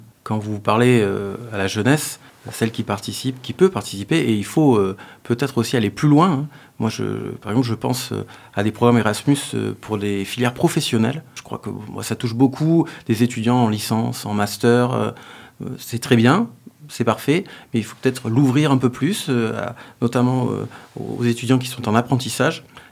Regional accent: Nouvelle-Aquitaine, France; on est français, on est périgourdin, bien sûr, forcément, puisque on est les Chauvins, on aime la Dordogne.

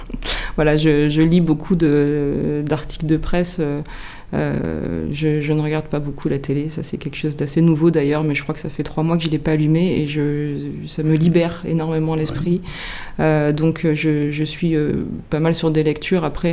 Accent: Limoges, Nouvelle-Aquitaine, France; also born or lived in Périgueux / Paris region; Je suis née à Périgueux. J'ai ma famille qui est originaire de Dordogne, mais moi j'ai grandi à Limoges. Et donc j'avais jamais habité Périgueux.

